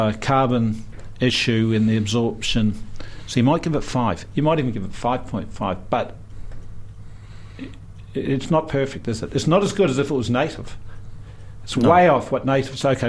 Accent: Otago, New Zealand; Now, we started this off saying I'm from South Otago.

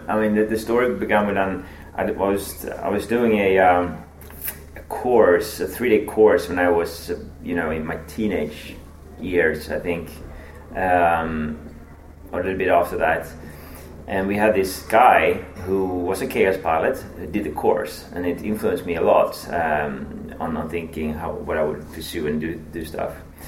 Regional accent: Stockholm, Stockholm County, Sweden; I grew up in Stockholm, just north of Stockholm.

